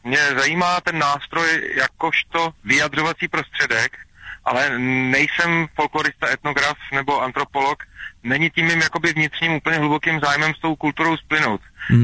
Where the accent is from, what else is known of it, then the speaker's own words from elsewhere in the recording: Kojšice, Šumava, Czechia; Já totiž jsem ze Šumavy, já jsem se narodil do velmi malé vesničky, to znamená Kojšice, tam je pouze 10 obyvatel.